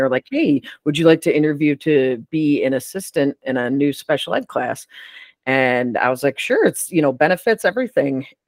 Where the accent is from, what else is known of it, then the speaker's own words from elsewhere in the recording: Syracuse, New York, United States; Nope, I'm from Syracuse, New York.